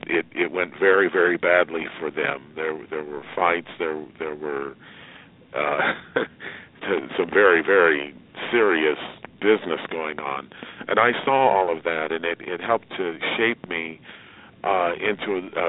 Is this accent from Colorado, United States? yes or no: yes; Pueblo, Colorado, United States; I grew up in Pueblo, Colorado, which, frankly speaking, wasn't such a bad place for black people to be. It's a working class town. There's a steel mill there.